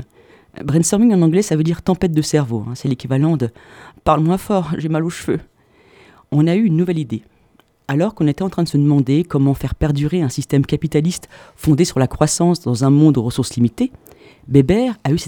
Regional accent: France; accent: French; les germanophones s'en sont déjà aperçus, vu mon accent franchouillard, je ne parle pas allemand

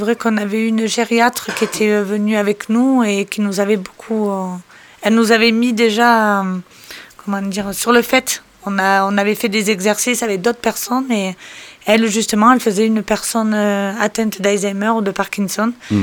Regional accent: Chambéry, Auvergne-Rhône-Alpes, France; born there; Moi, je suis née à Chambéry.

